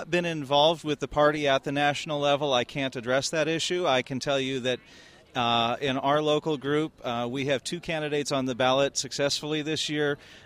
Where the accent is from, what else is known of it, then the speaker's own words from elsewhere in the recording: Youngstown, Ohio, United States; I'm from Youngstown, Ohio.